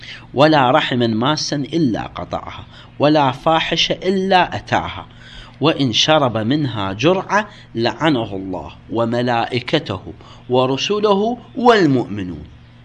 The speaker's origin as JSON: {"language": "Arabic", "country": "Iraq", "said": "عندنا في العراق يسموها العرق تمام"}